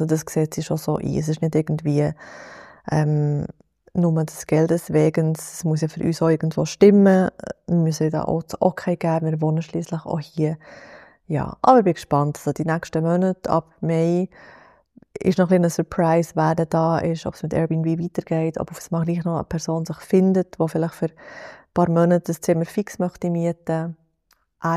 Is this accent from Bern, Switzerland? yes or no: yes; Bern, Switzerland; dass ich ein bisschen meine Heimat zeigen kann, den wunderschönen Thunersee.